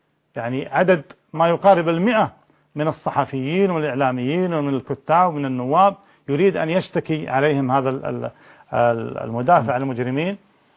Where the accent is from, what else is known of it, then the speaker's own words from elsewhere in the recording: Kuwait; وهذا متعارف عليه طبعا عندنا في الكويت